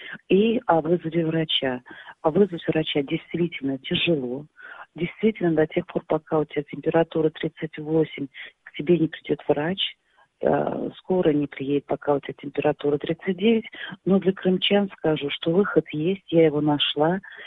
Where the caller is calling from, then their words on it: Simferopol, Crimea, Ukraine; Я звоню из Симферополя, я гражданка Украины